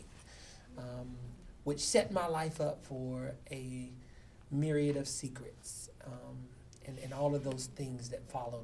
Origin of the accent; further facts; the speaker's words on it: Boomer, North Carolina, United States; also born or lived in Lenore; I was born in Lenore, North Carolina. Actually, that is where I was born. I am from Boomer, North Carolina, which is in Wilkes County.